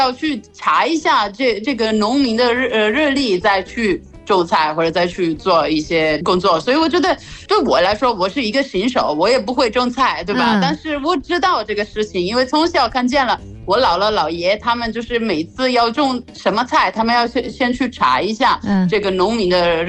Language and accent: Chinese; Italy; Chinese is a second language; 来自意大利。